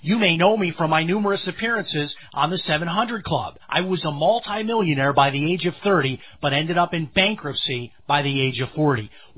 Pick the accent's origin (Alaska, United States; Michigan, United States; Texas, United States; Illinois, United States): Illinois, United States; Chicago; In fact, it was my inspiration growing up in Chicago when I would go into the kitchen in the middle of the night